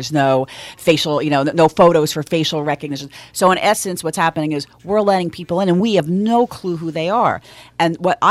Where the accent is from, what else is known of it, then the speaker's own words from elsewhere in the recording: New York, United States; I grew up in the New York metro area. You know, I live not far from New York City. My family's in New York City.